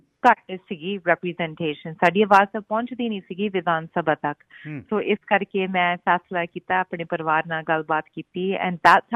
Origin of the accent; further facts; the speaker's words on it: Calgary, Alberta, Canada; First of all, ਅਤੇ ਮੇਰਾ ਜਨਮ ਇੱਥੇ ਕੈਲਗਰੀ ਦਾ ਹੈਗਾ, ਕੈਲਗਰੀ ਅਲਬਰਟਾ ਦਾ। ਮੰਮੀ ਡੈਡੀ ਮੇਰੇ ਜਲੰਧਰ ਤੋਂ ਹੈਗੇ ਆ ਅਤੇ ਮੇਰੇ ਸਹੁਰੇ ਚੰਡੀਗੜ੍ਹ ਤੋਂ ਹੈਗੇ ਆ, ਐਂਡ ਮੈਂ ਆਪਣੀ ਸਾਰੀ ਪੜ੍ਹਾਈ ਲਿਖਾਈ ਇੱਥੇ ਕੈਲਗਰੀ ਕੀਤੀ ਸੀ।